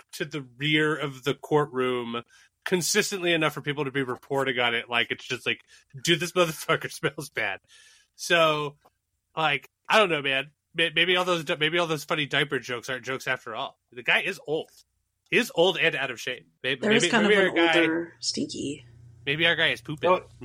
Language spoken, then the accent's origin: English; the South, United States; accent: southern; can definitely do a southern accent because I'm originally from the South.